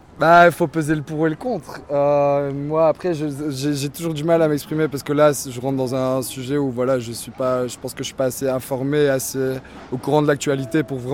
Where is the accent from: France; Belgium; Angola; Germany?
Belgium; Brussels, Brussels-Capital Region; moi je viens de Bruxelles